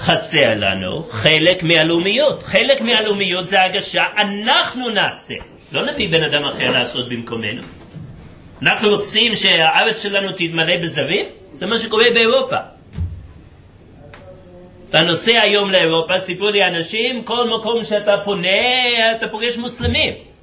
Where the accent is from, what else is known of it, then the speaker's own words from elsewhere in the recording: United States; now in Israel; גדלתי באמריקה. אתם לא מתארים לעצמכם כמה האמריקאים הם לאומיים.